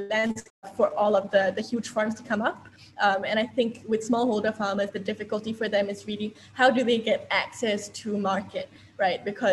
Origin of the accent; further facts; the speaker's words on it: Singapore; I think for me, there was always an aspect of growing up in Singapore that I, would always remember, because in Singapore, you pretty much grow up going to a farm for the purposes of a school trip, right?